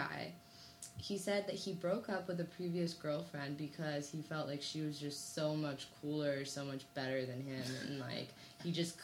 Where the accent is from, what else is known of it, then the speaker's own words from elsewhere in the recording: Arizona, United States; now in China; I'm from Arizona.